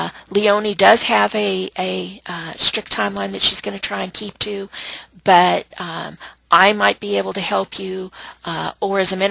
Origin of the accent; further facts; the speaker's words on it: Florida, United States; from Florida